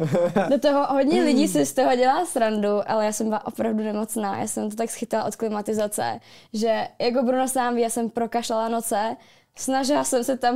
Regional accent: Liberec, Liberec Region, Czechia; Já jsem zjablonsona z Liberce a známe se už strašně dlouho

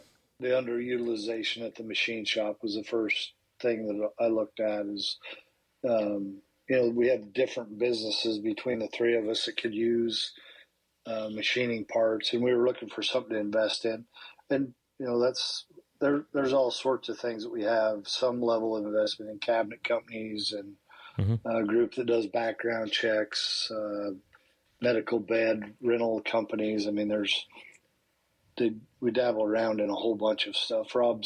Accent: Utah, United States; moved away; also born or lived in Henderson, Kentucky; I grew up in Utah, moved to Henderson, Kentucky, then moved up here to open an aluminum company.

